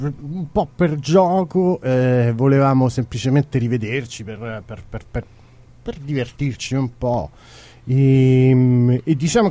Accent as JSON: {"language": "Italian", "town": "Palestrina", "region": "Lazio", "country": "Italy", "said": "la nostra piccola cittadina. Tra l'altro non siamo tutti di Palestrina"}